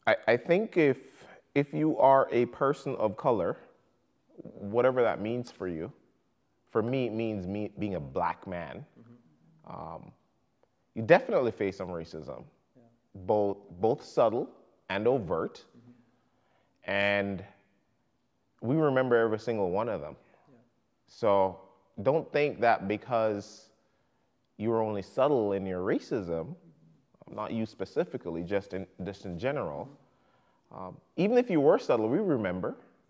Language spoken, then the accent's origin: English; Jamaica; also born or lived in United States; now in Canada; I was born and raised in Jamaica. I live currently in Canada, having lived 4 years in the United States.